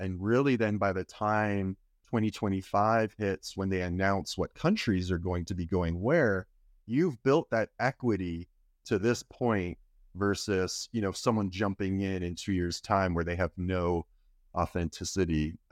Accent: Toronto, Ontario, Canada; You know, I grew up in Toronto, which is the most multicultural city in the world, according to the UN.

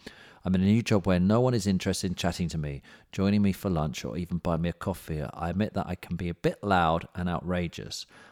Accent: United Kingdom; As British people, we just go...

